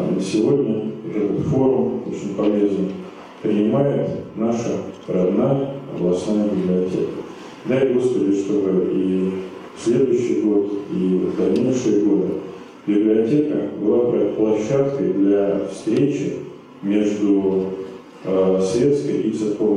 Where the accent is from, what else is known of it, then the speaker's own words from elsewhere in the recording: Ryazan, Ryazan Oblast, Russia; уроженец Рязани, и студент бывшего Рязанского государственного университета